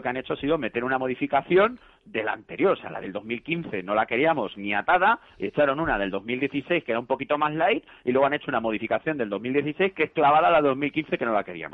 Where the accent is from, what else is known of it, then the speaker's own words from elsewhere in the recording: Spain; nosotros somos usuarios, somos españoles, pagamos nuestros impuestos